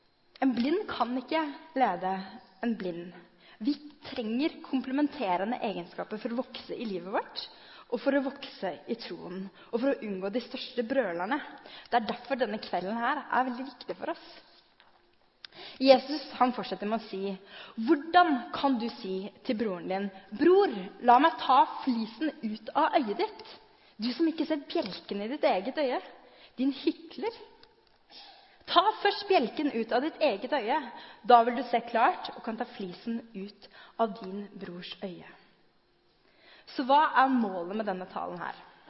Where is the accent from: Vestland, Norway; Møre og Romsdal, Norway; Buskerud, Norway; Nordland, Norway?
Buskerud, Norway; Drammen; Jeg er født og oppvokst i Drammen og vokste opp på Konnerud. Og der gikk jeg på Halmon barneskole